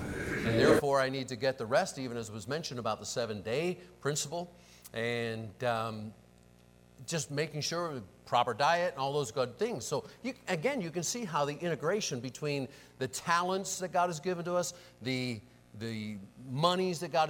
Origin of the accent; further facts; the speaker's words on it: Pennsylvania, United States; Growing up in the Pennsylvania Dutch country, there was a very good illustration of meditating.